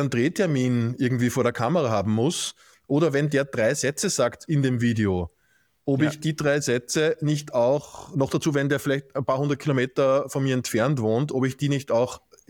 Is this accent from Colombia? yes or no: no; Austria